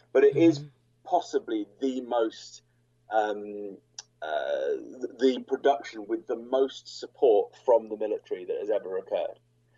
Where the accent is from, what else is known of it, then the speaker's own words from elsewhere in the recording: United Kingdom; I'm from Great Britain. I live just outside London